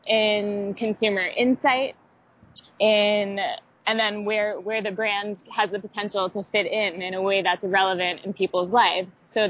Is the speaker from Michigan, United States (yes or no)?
no; Miami, Florida, United States; I work at an ad agency in Miami, my hometown